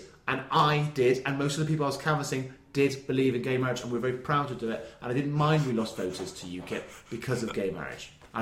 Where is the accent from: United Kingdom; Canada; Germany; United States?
United Kingdom; South West England; growing up in Somerset with Paddy Ashdown